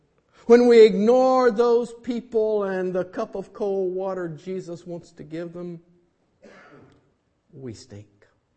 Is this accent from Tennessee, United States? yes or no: yes; Tennessee, United States; I'm from Tennessee originally.